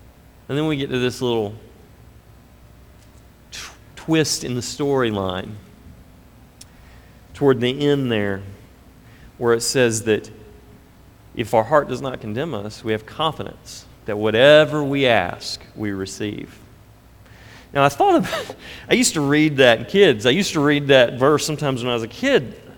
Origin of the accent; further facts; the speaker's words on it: the South, United States; This won't be as relevant to you, but I grew up in the South. I got a few other Southerners here.